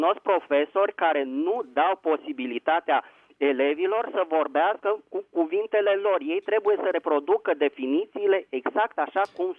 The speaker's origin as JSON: {"language": "Romanian", "region": "Bucharest", "country": "Romania", "said": "Bună ziua … din București."}